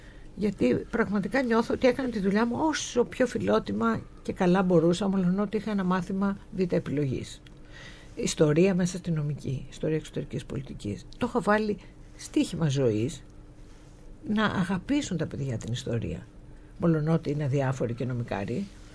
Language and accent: Greek; Volos, Thessaly, Greece; now in Athens, Greece; Όχι, μεγάλωσες στο Βόλο.